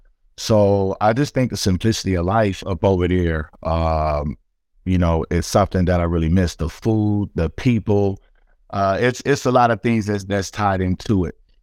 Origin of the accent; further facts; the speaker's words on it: Long Beach, California, United States; You know, I'm a West Coast kid. I grew up in Long Beach City.